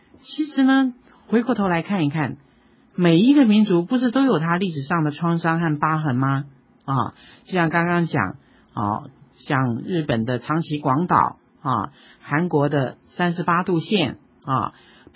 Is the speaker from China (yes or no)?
no; Taiwan; 像我们都是在台湾出生的一代，然后呢从小学开始念书，一直到大学啊、工作啊等等等